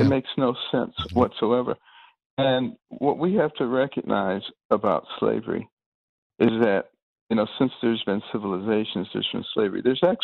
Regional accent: Detroit, Michigan, United States; also born or lived in Boston; You know, I grew up in Detroit and Boston, 50s and 60s.

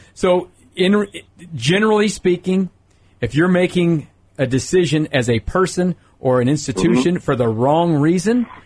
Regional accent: Kansas City, Missouri, United States; Not my town. I'm from Kansas City.

